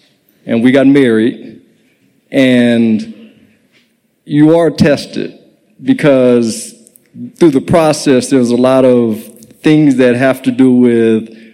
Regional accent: Los Angeles, California, United States; So I'm from Los Angeles.

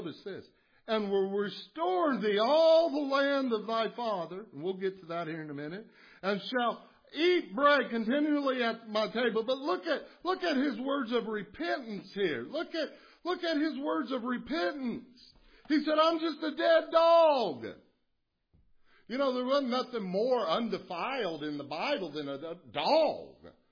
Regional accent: Lexington, Kentucky, United States; You know, I grew up in Lexington, but I'm Kentucky enough to know when somebody says, go fetch something, they're not giving it an option.

